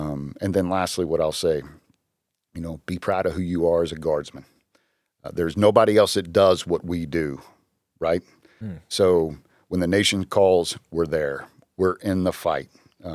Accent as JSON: {"language": "English", "region": "Arkansas", "country": "United States", "tie": "born or raised there", "said": "inside of Indiana, inside my home state of Arkansas"}